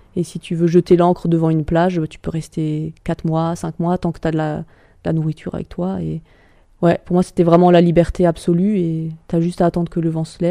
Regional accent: France; C'est pas comme chez nous en France où tu... Ah tiens, ce week-end on ira skier là-bas.

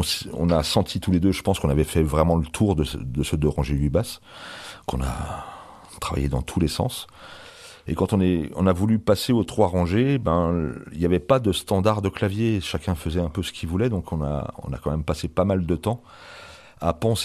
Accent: Grenoble, Auvergne-Rhône-Alpes, France; also born or lived in Morvan; Moi, je suis né dans le Morvan, mais très vite, comme je suis arrivé à Grenoble

